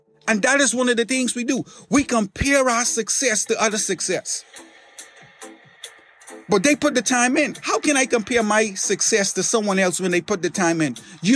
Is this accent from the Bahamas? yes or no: yes; Bahamas; Growing up in the Bahamas, I lived on the western part of the island called Stapling Gardens. It was close, probably, I don't know, a mile and a half to 2 miles to the beach.